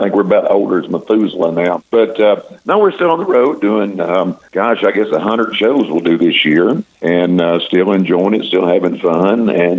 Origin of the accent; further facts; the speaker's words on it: Chattanooga, Tennessee, United States; And we played around there in my hometown of Chattanooga for a while.